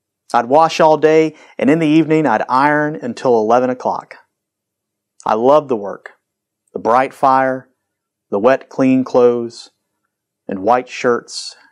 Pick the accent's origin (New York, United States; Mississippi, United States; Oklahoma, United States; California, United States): Mississippi, United States; Hattiesburg; about the richest woman that I ever met. She's from my hometown of Hattiesburg.